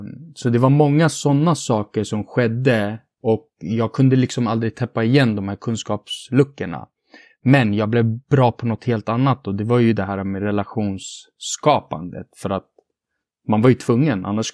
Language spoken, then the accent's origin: Swedish; Flemingsberg, Stockholm County, Sweden; jag är ju uppvuxen i Flemingsberg som idag är klassat som ett utsatt område i Stockholm. Men på min tid så var det ju liksom en traditionell förort som hade socioekonomiska utmaningar.